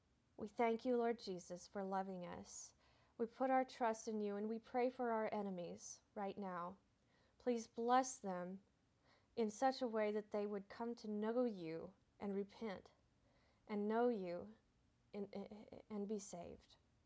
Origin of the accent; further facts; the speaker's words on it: Cherokee, Iowa, United States; always a big thanks to KCHG, my hometown in Cherokee, for helping with this radio broadcast.